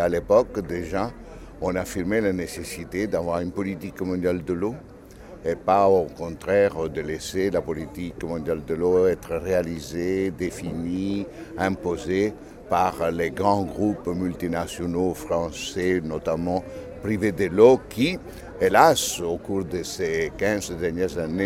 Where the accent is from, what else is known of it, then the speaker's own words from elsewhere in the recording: Italy; ce n'est pas parce que je suis italien